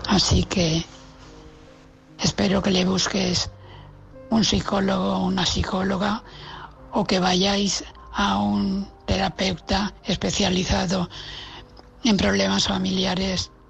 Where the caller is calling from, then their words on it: Valencia, Valencian Community, Spain; de Valencia.